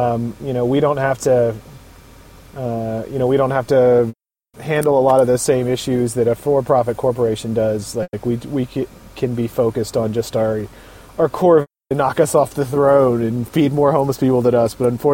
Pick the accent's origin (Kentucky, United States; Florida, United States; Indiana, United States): Florida, United States; Pensacola; also born or lived in Army; So I'm originally from Pensacola. This is my hometown, but I moved away 15 years, and I was in the Army for a while, and then I ran a couple of companies, and I moved back here into 2012.